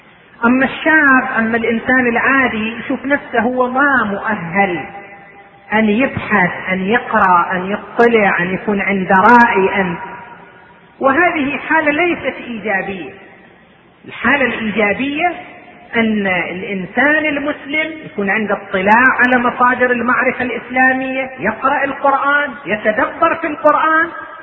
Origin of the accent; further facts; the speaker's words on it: Iraq; الآن كان عندنا في العراق ولا تزال إلى الآن جماعة في العراق التفوا حول العلماء